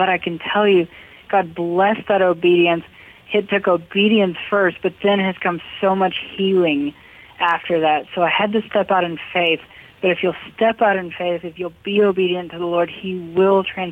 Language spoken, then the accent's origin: English; Oklahoma, United States; I didn't know he was the president of the university here in my hometown, Oklahoma Wesleyan University.